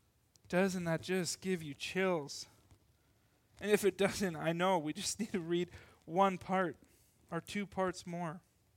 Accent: Little Falls, United States; I grew up in Little Falls, by the way, and there's a little bridge as you leave Little Falls heading towards a smaller town called Bolas.

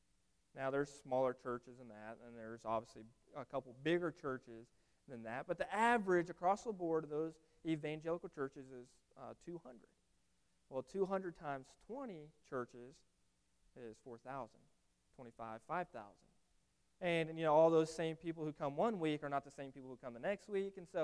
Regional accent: Wellington, Kansas, United States; Growing up in Wellington, Kansas, a small community, it was the same thing.

